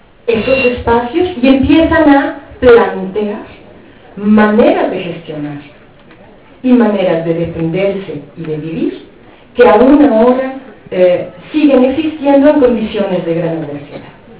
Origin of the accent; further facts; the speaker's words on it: Mexico; en particular en mi tierra de origen, que es México